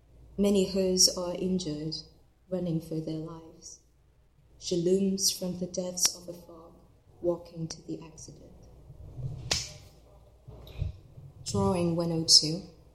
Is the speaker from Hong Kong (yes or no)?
yes; Hong Kong; now in Hawaii, United States; I'm a poet from Hong Kong. I just moved to Hawaii last year